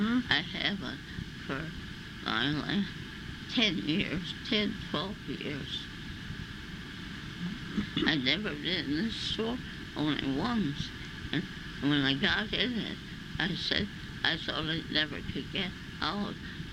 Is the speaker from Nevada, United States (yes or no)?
yes; Carson City, Nevada, United States; Well, I was born there, went to school there.